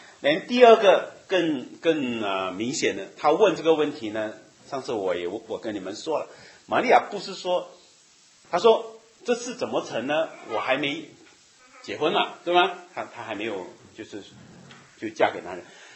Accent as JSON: {"language": "Chinese", "country": "Malaysia", "said": "我是马来西亚人"}